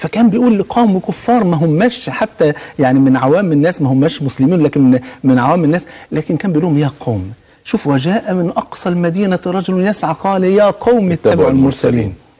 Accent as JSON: {"language": "Arabic", "country": "Egypt", "said": "انت مصري وانا مصري، انت مسلم وانا مسلم"}